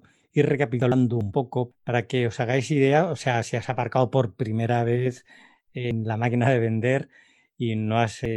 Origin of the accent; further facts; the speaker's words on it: Barcelona, Catalonia, Spain; la taberna inglesa de Barcelona era toda una institución. Hace poco estuve en mi ciudad natal y descubrí que habían cerrado.